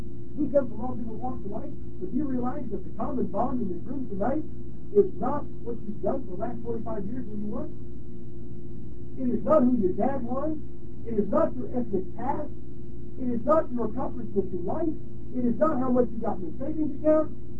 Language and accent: English; Massillon, Ohio, United States; I'm from Massillon, Ohio. You know what that is? That is football or football.